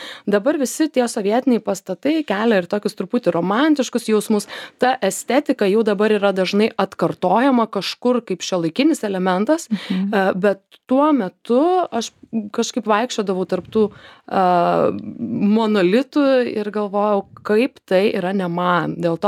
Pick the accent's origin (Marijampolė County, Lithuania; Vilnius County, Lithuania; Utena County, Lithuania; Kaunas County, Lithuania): Vilnius County, Lithuania; Ukmergė; moved away as an adult; now in Vilnius, Lithuania; aš esu iš Ukmergės. Aš ten augau, ten prabėgo mano vaikystė ir Vilniuje aš atsidūriau kaip ir daugybė žmonių, tada, kai jau įstojau studijuoti šiuo atveju Vilniaus universitetą.